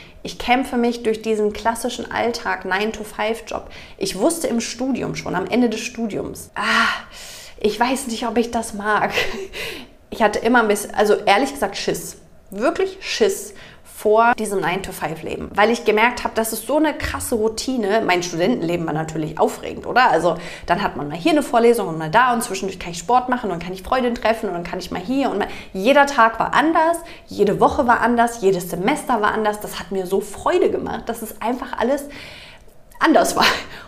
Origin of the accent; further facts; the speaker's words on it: Germany; moved away as an adult; now in Switzerland; Ursprünglich komme ich ja aus Deutschland, kann in die Schweiz gehen und hier studieren.